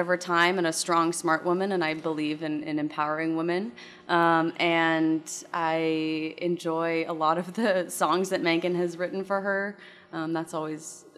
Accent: San Diego, California, United States; also born or lived in Decatur, Illinois; I am from San Diego, California, but I spent the last 4 years in Decatur, Illinois at Millikan University

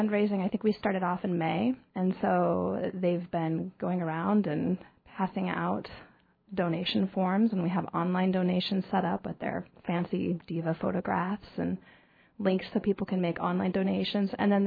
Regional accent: Ketchikan, Alaska, United States; and I hail from Ketchikan.

